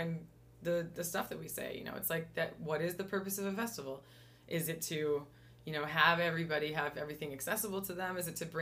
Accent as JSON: {"language": "English", "town": "Riverview", "region": "New Brunswick", "country": "Canada", "tie": "born or raised there", "said": "I grew up in Riverview, and when I was growing up, for me, I thought that art was for French people because all of the galleries were French."}